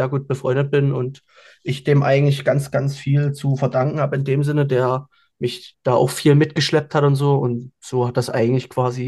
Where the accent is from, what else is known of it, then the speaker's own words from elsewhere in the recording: Saxony, Germany; ich komme aus Sachsen, nähe aus Dresden.